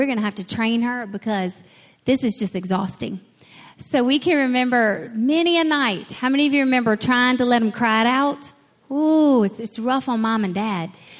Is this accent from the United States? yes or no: yes; the South, United States; accent: Southern; He hears my little southern accent voice.